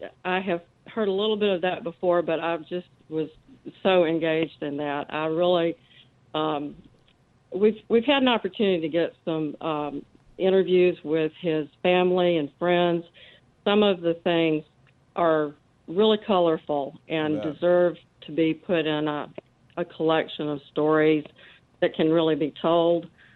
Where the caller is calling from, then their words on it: Moreland, Georgia, United States; I'm calling from Moreland, Georgia, from the Louis Brizard Museum.